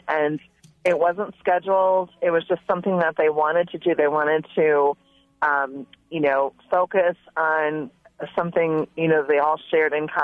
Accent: Merrill, Wisconsin, United States; Well, my hometown area, there was a man from there who made popcorn while he was at home. You know, that was his job in Merrill, Wisconsin, and throughout central Wisconsin.

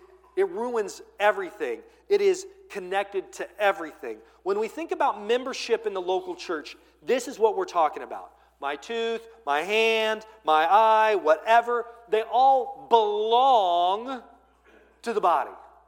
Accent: United States; I am a person of the United States of America. No matter where I live, I'm an American.

